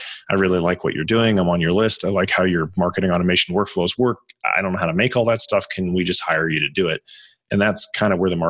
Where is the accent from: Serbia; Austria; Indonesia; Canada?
Canada; so I grew up in Canada